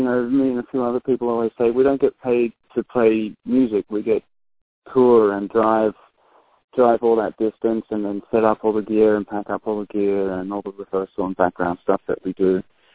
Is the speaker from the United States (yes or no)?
no; Australia; And that opens up conversations to talk about the Aboriginal people in my home country.